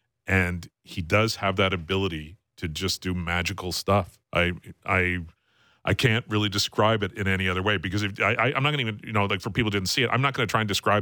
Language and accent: English; Canada; As a Canadian, you know, to say those are our guys, it's spectacular.